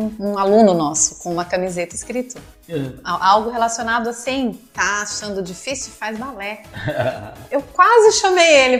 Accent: São Paulo, Brazil; Bom, e falando de mim, eu sou de São Paulo, né, nasci, criada em São Paulo.

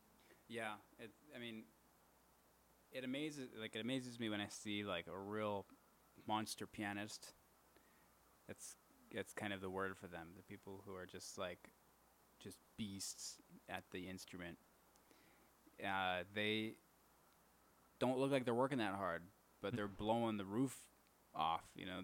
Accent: Georgia, United States; cause I grew up partly in Georgia, where my dad was one of the main ballet teachers at the Atlanta Ballet School.

